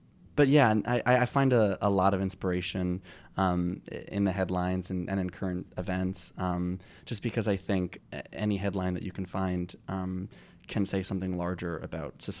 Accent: Long Island, New York, United States; I definitely am in the same boat because, you know, I grew up on Long Island, so they're close and they come to see basically everything.

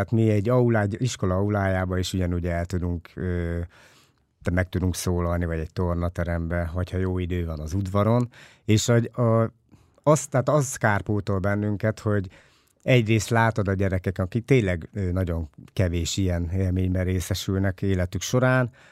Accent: Nyíregyháza, Szabolcs-Szatmár-Bereg, Hungary; még amikor én gyerek voltam, ami Nyíregyházán nőttem fel egyébként

